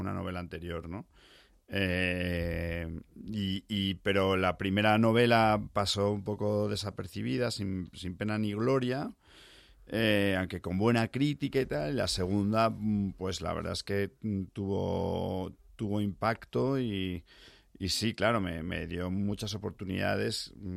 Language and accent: Spanish; Madrid, Community of Madrid, Spain; also born or lived in United States; ahí nazco yo, y luego después me he criado en Madrid, sobre todo. He vivido varios años en Estados Unidos también, pero vamos, probablemente tendría que decir que soy madrileño.